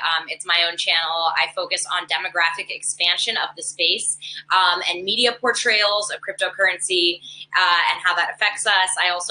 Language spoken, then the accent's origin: English; New York City, New York, United States; But I am originally from New York. I'm from New York City, and I got involved in the space.